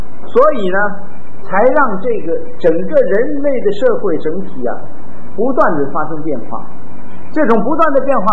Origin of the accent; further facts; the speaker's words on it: China; 我们中国人讲究是气节，一年有24个节气